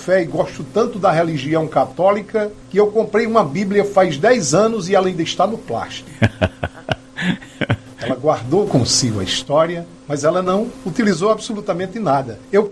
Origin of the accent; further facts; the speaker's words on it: Patos, Paraíba, Brazil; born there; também faço parte dela porque nasci em Patos, na Rua dos 18 do Forte, no dia 6 de abril de 1963.